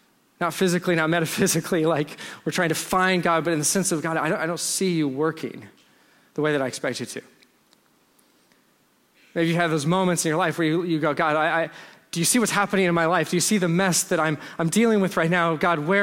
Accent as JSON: {"language": "English", "region": "Texas", "country": "United States", "said": "See, I'm from Texas, and so what I think of as a tree is a shrub for you. We have very, very short trees."}